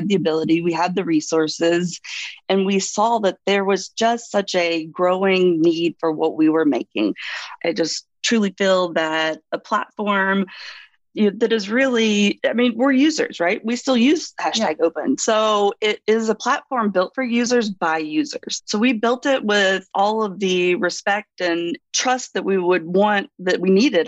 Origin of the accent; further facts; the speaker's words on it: the South, United States; Well, I grew up in the South, and, you know, my sexual education was basically, are you married?